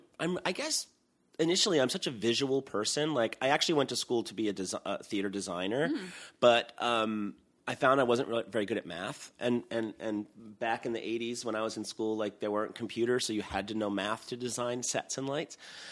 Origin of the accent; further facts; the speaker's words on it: Queens, New York, United States; also born or lived in Long Island; I grew up in Queens, and I lived there until I was 12, and then I lived in Long Island for 6 long years, and then went to school in Buffalo and moved directly to New York City.